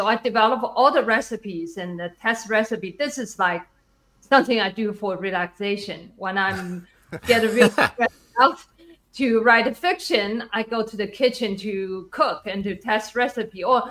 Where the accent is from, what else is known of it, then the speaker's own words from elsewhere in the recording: Wuhan, Hubei, China; Is the memoir, picture book of my life growing up in Wuhan. So during the Cultural Revolution, that book has won many awards